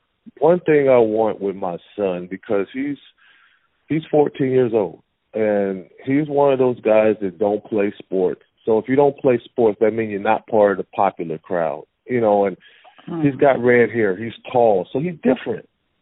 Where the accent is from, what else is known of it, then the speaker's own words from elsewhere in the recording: Pasadena, California, United States; You know, I went from being with my friends growing up in Pasadena to moving to Glendora and having to start all over again with trying to make friends.